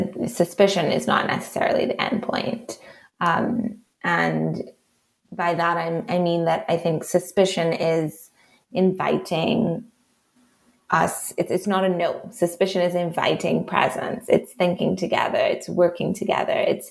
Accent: Trinidad & Tobago; accent: Trinidadian; with the way I looked as a Black woman with my Trinidadian accent, I would have an affinity of sorts with the Afro-Barbadians whom I was interviewing.

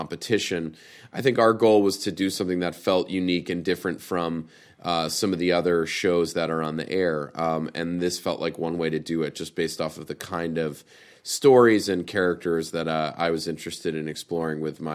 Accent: New York, United States; I'm from New York.

